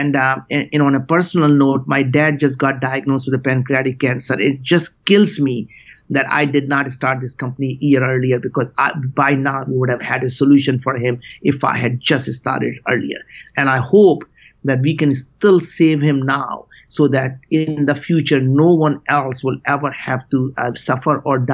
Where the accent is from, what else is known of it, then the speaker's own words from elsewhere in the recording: India; moved away; I came to this country with absolutely nothing. I grew up in India.